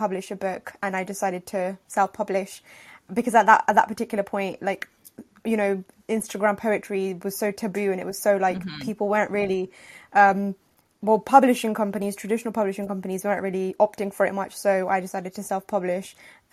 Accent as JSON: {"language": "English", "region": "London", "country": "United Kingdom", "tie": "born or raised there", "said": "obviously as an immigrant, as a 1.5 gen immigrant, I was brought up in Northwest London."}